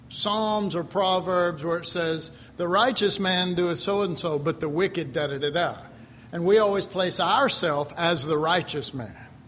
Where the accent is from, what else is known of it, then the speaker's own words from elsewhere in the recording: Dallas, Texas, United States; I was raised in Oak Cliff, so.